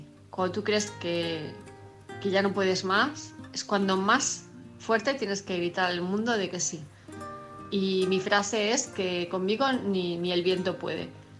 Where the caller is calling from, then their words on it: Palma, Balearic Islands, Spain; de Palma de Mallorca